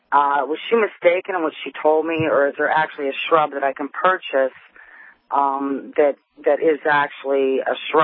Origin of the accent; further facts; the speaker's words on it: Rhode Island, United States; My question is, I'm from Rhode Island, and we're up in the Cape every summer